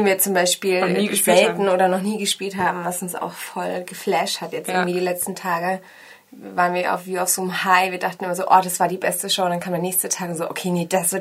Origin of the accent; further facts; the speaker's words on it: Nuremberg, Bavaria, Germany; now in Berlin, Germany; Wir sind vor 5, 6 Jahren nach Berlin gezogen beide. Laura kommt aus Oldenburg, ich komme aus Nürnberg.